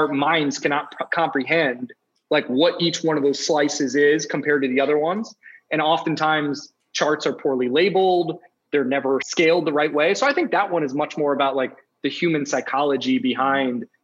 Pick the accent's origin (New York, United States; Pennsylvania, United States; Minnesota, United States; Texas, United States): Pennsylvania, United States; When I grew up in the Poconos, my dad had a side business that he cooked pigs, did like pig pickings, right?